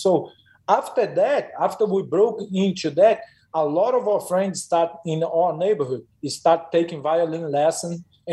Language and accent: English; Brazil; English is a second language; now in Cedar Falls, United States; We came from Brazil to Iowa to play one song.